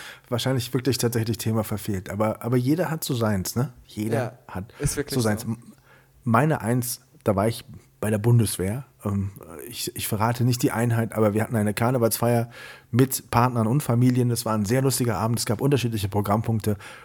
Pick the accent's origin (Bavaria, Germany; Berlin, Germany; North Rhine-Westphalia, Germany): North Rhine-Westphalia, Germany; Siegburg; Ich war mit 15 Jahren mal Wagenengel bei uns zu Hause in Siegburg